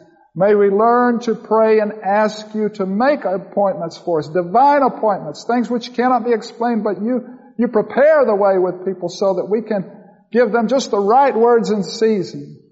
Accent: Florida, United States; I grew up in Florida as a little boy. This is back in the 60s, I guess.

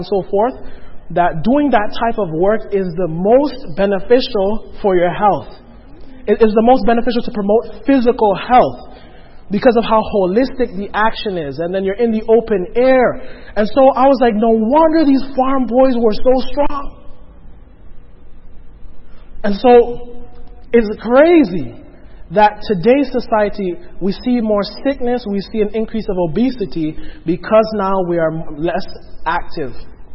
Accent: Toronto, Ontario, Canada; I was from Toronto, grew up in Toronto

